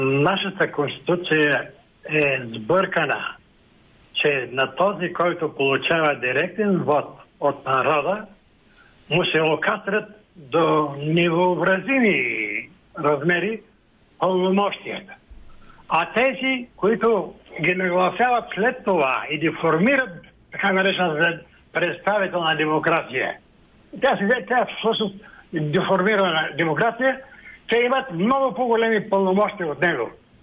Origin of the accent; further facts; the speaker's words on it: Sofia, Sofia City, Bulgaria; от София съм.